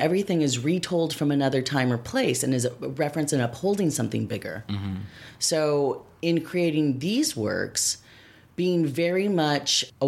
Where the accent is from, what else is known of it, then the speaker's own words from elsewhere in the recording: San Diego, California, United States; also born or lived in National City / Tijuana, Mexico; now in Los Angeles, United States; So I was born in National City, grew up on both sides of the border in Tijuana mm-hmm. and San Diego, moved 13 times before I ended in Los Angeles in 1987.